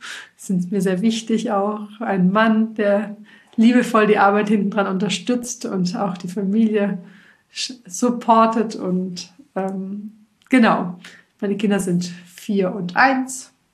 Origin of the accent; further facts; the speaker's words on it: Meersburg, Baden-Württemberg, Germany; now in Stuttgart, Germany; Ich bin 36 Jahre alt, jung, komme ursprünglich vom schönen Bodensee, bin tatsächlich direkt am See geboren in Meersburg in der Sonnenhalde. Also es könnte nicht schöner sein. Und lebe nun seit gut 14 Jahren in Stuttgart.